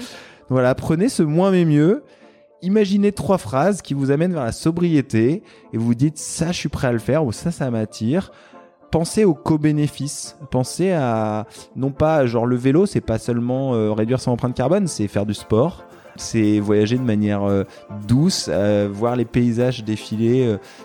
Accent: France; on a un privilège de ouf, on est français

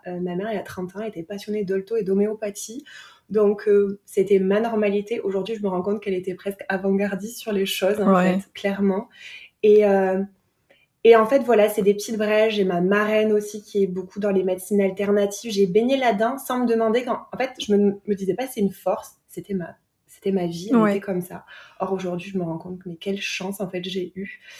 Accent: Avignon, Provence-Alpes-Côte d'Azur, France; moved away as an adult; now in southwest France; je vis au sud-ouest, mais je viens du sud-est. Je viens d'Avignon plus particulièrement, où j'ai grandi jusqu'à l'âge de presque 28 ans. Voilà, où j'ai toute ma famille

